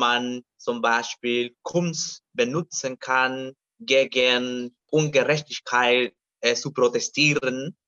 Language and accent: German; Buenaventura, Valle del Cauca, Colombia; German is a second language; hier nicht so weit von Buenaventura, meine Heimatstadt, haben wir Cali